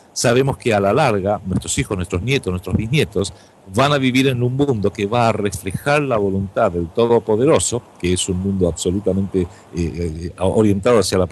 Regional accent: Argentina

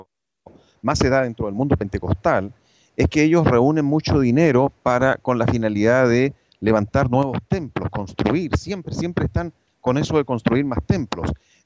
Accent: Chile; en mi país, en Chile

